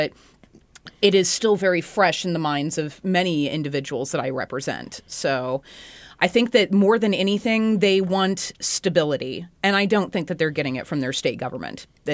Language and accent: English; Shawnee, Kansas, United States; I grew up in Shawnee, which really is not that far out, right?